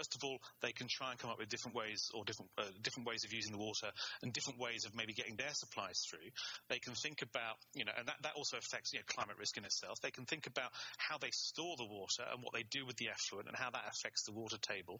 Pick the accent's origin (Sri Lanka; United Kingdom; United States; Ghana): United Kingdom; England; I'm English and I studied German.